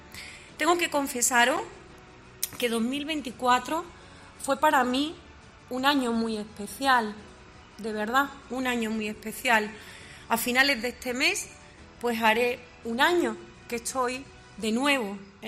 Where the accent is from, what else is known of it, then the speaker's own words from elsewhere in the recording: Andalusia, Spain; como andaluza me siento muy orgullosa de la tierra a la que pertenezco